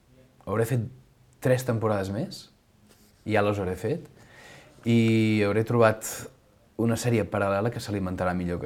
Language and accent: Catalan; Catalonia, Spain; A més, com que som catalans